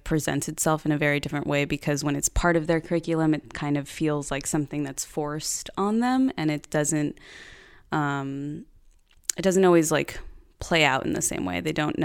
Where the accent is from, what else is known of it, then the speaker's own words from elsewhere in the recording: Sunland, California, United States; Yeah, so I grew up in Sunland, California. It's I guess if you can say like a small town of LA, in the suburbs.